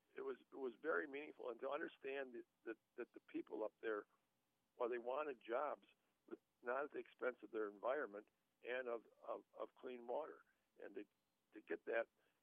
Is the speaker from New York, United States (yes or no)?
no; Janesville, Wisconsin, United States; Rock County had been, including my hometown Janesville, had been clobbered.